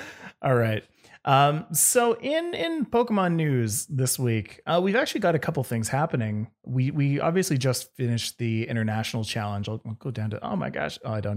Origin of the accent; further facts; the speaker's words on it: Canada; I'm Canadian. I have no idea what that is, but Kevin told me to say it.